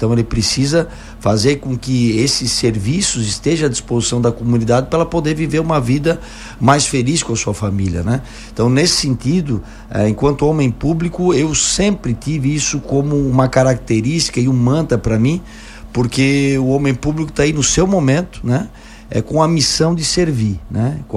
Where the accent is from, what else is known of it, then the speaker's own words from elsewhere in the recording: Timbó, Santa Catarina, Brazil; Mas eu sou lá do Médio Vale Itajaí, da cidade de Timbó, para as pessoas se localizarem um pouquinho, pertinho de Blumenau, Pomerode.